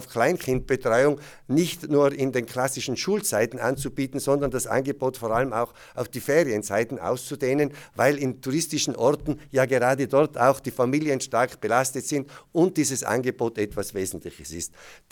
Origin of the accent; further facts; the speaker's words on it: Galtür, Tyrol, Austria; In meiner Heimatgemeinde Galtür wurde der erste Kindergarten erst 1987 eingerichtet, also tatsächlich sehr, sehr spät.